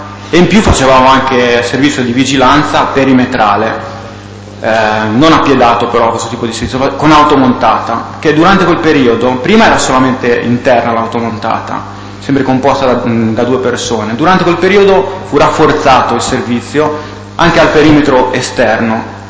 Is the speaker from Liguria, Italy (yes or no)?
yes; La Spezia, Liguria, Italy; born there; sono un agente della Polizia di Stato, sono nato a La Spezia il 6 febbraio del 1981